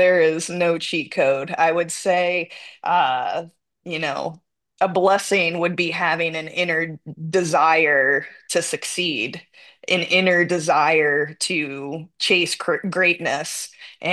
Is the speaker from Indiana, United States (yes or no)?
no; Florida, United States; moved away as an adult; now in Utah, United States; I move away from my family and my friends in Florida, born and raised in Florida, and I move out here to Utah.